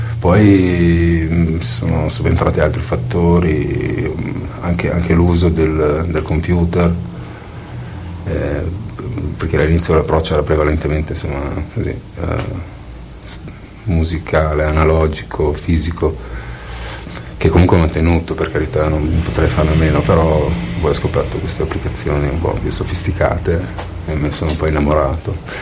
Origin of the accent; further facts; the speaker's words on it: Bruneck, Trentino-Alto Adige, Italy; now in Bolzano, Italy; E poi sono cresciuto a Brunico e ho sempre frequentato una scena, una situazione mista dal punto di vista linguistico, mentre trovandomi, vivendo a Bolzano da ormai 10 anni